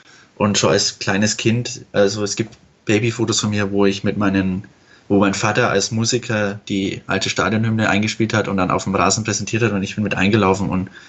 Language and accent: German; Fürth, Bavaria, Germany; now in Bochum, Germany; ich bin 22, bin aus Fürth und studiere mittlerweile in Bochum.